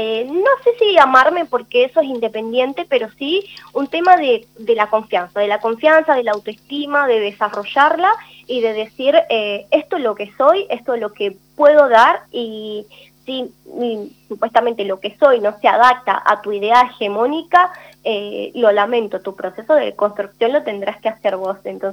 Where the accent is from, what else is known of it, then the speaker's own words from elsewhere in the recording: Dominican Republic; en mi caso, porque soy de República Dominicana, y le doy una situación geográfica